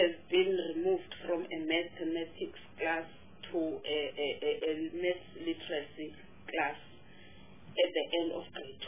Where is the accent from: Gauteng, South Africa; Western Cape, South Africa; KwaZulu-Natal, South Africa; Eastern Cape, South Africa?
Eastern Cape, South Africa; I'm from Eastern Cape